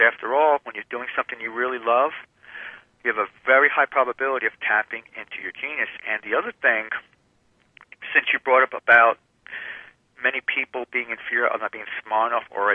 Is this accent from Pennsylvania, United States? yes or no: no; New Jersey, United States; because I'm from New Jersey. When I was up in New Jersey 6-7 months ago, I went to Princeton University, because I used to live near Princeton.